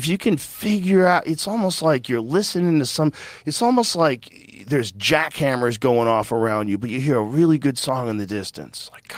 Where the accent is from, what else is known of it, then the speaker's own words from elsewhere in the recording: New Jersey, United States; born there; I was born in New Jersey and I'm mostly Italian.